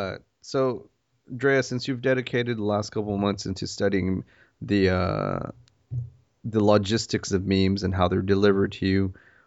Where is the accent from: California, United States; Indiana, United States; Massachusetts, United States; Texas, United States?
Texas, United States; Santa Fe; I come from Santa Fe, Texas, which is ruled by country music